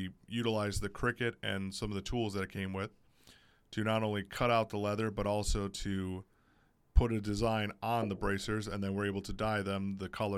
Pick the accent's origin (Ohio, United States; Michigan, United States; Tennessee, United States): Michigan, United States; Grosse Pointe Farms; now in St. Clair Shores, United States; I'm originally from Grosse Pointe Farms, but I'm currently living in St. Clair Shores